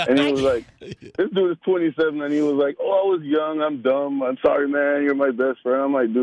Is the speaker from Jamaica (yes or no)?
yes; Jamaica; So I'm originally from Jamaica.